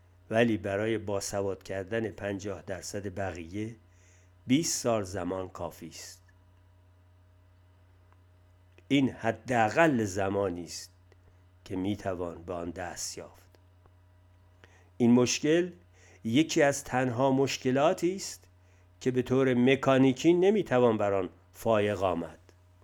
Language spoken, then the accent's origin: Persian; Iran; هدف من ترقی هرچه بیشتر ایران بود و می‌خواستم آنچه از نظر سیاسی، اجتماعی و اقتصادی میسر است برای وطنم فراهم شود